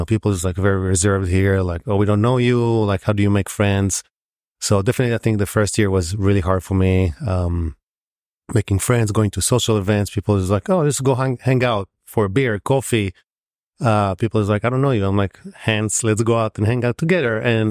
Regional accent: Israel; moved away as an adult; now in Austin, United States; I'm originally from Israel. I moved here, let me see now, it's almost like 14 and a half years ago.

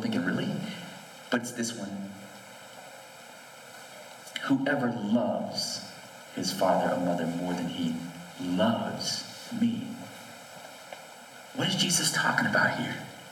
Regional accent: the South, United States; look, I'm from the South. We have Southern hospitality, okay? We're nice to your face, and we talk about you behind your back.

